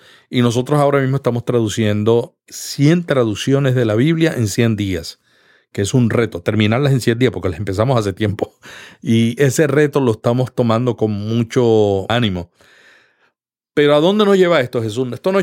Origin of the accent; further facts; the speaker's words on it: Puerto Rico; now in United States; Yo vine de Puerto Rico y cuando yo llegué me di cuenta que en este país todo el mundo trabaja independientemente.